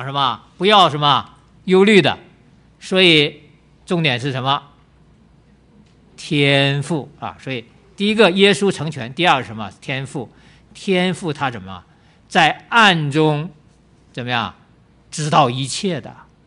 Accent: Northeast China, China; 就一般我们东北人叫什么什么熊瞎子皮苞米哈

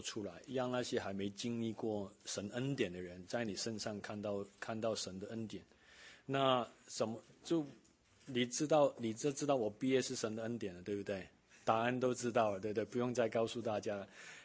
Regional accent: Hong Kong; moved away as an adult; also born or lived in Taiwan; now in United States; 我是在香港出生的，香港出生，在那边住了18年，然后我去台湾读书

